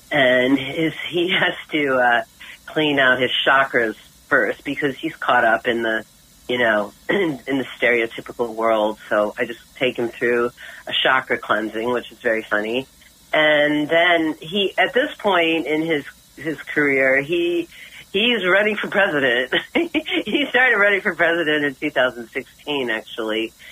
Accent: New York, United States; I came from New York where my father he was racist

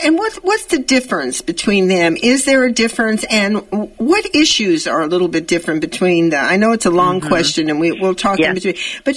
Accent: Los Angeles, California, United States; born there; You know, I was born in East LA too. Boyle Heights.

